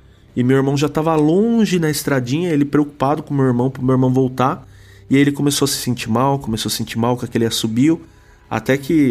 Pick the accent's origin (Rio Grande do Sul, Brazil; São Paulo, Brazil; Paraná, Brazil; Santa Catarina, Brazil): São Paulo, Brazil; Itapeva; born there; O meu avô, depois de muito tempo, foi pra Itapeva. É a cidade onde eu nasci